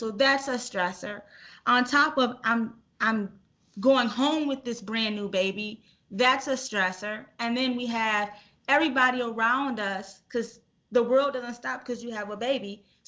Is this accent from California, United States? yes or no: no; Racine, Wisconsin, United States; If I can just jump in … I am from the Racine community, and I represent the Racine community.